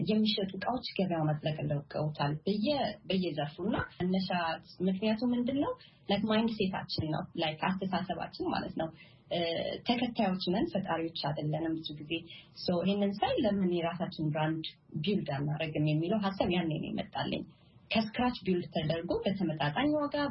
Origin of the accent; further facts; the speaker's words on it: Amhara, Ethiopia; also born or lived in Tigray / Mekelle; ከዛ በተጨማሪ ትግራይ ውስጥ ተምሬያለሁ በትግርኛ። ወላጆቼ እዛ ትግራይ ውስጥ የተወለድኩት መወለድ ደረጃ ማለት ነው። አስተዳደጌ ግን ጎጃም ደሴ ወይዘሮስን ተምሬያለሁ። ሃይስኩል እንኳን ደብረ ማርቆስ፣ ደሴ ወይዘሮስን እና መቀሌ አፄ ዮሐንስ ነው የጨረስኩት።